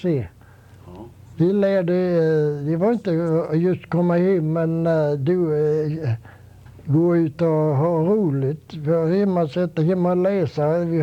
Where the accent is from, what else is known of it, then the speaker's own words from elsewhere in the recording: Sweden; moved away; Ännu när jag var hemma i Sverige förra sommaren.